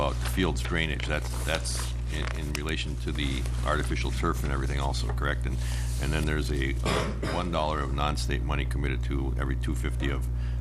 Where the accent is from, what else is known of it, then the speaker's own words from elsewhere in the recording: Chisholm, Minnesota, United States; I'm still from Chisholm.